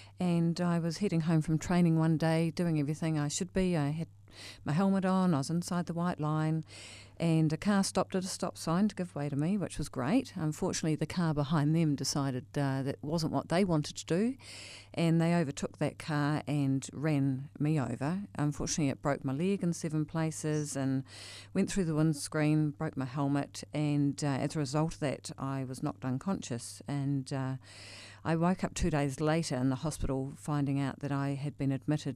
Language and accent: English; New Zealand; it just takes the fear out of letting your kids get outdoors and being Kiwi kids, you know. We sort of cotton wool them a bit